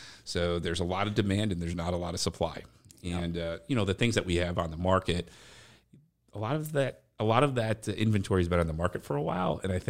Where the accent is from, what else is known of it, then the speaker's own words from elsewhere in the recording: Rochester, Minnesota, United States; You know, I was born and raised in Rochester, just like Bucky, and I know Dylan lived very close by in Owatonna.